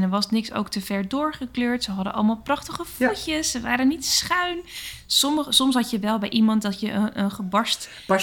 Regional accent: Randstad, Netherlands; ik kom uit het, nou niet echt uit het noorden, maar ik kom uit de Randstad.

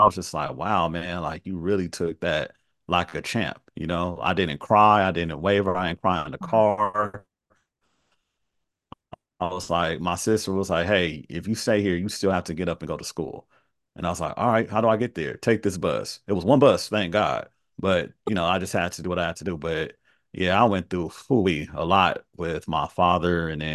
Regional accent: Carson, California, United States; also born or lived in South Central; But I grew up in South Bay area called Carson, which is like a mile from Compton. So I would just say I grew up in the inner city.

